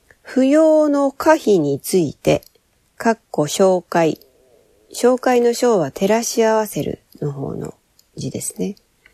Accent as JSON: {"language": "Japanese", "town": "Atami", "region": "Shizuoka", "country": "Japan", "tie": "born or raised there", "also_born_or_lived": "Kawasaki", "said": "私は、川崎で生まれて静岡県熱海市育ちなんです。"}